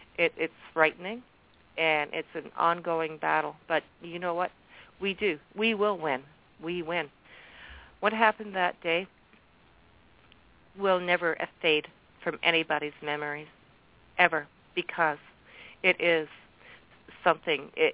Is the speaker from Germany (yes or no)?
no; Canada; I am very proud as a Canadian that we stepped in and we did what we did that day to help out.